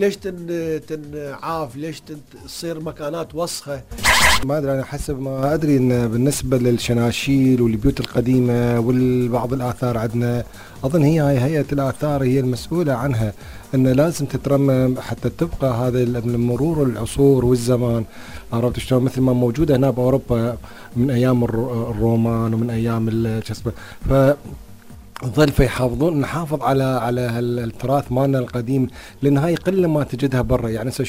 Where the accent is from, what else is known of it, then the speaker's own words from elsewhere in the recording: Iraq; بالنهاية أنا عراقي، يعني ما شو ما يكون هي، لأنه أبهاتنا عشنا، إحنا وأبهاتنا عايشين هناك، كنا عندنا حب، عندنا تعلق بالعراق.